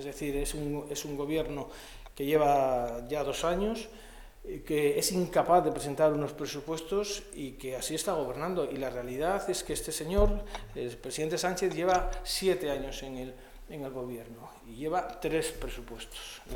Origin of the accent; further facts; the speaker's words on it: Spain; como diputado y como español, me ofende muy mucho